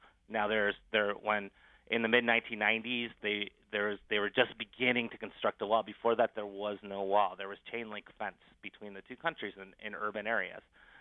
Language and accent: English; Niagara Falls, New York, United States; No, I grew up in Niagara Falls, right down the road.